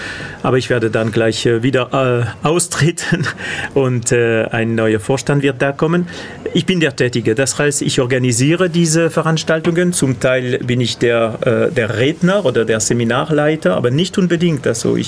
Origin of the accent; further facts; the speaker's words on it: Barcelona, Catalonia, Spain; German is a second language; moved away; also born or lived in France; Also wie mein Name das schon verrät, bin ich kein Schwabe. Ich komme aus Barcelona, bin Spanier. Meine Verwandte würden sagen, nein, du bist Katalaner. Also ich komme aus Katalonien